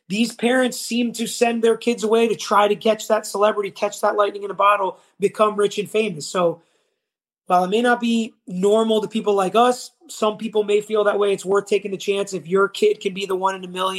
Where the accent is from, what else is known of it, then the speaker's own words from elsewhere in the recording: Jamaica; As a Jamaican … is my R&B singer.